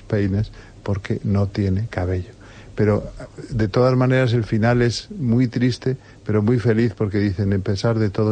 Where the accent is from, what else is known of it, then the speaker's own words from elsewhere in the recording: Madrid, Community of Madrid, Spain; Yo soy de Madrid